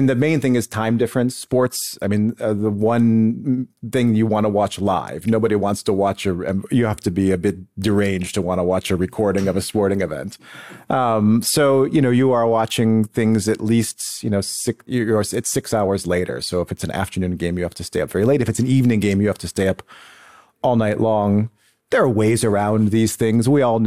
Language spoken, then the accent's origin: English; Buffalo, New York, United States; So my hometown in the United States is Buffalo, New York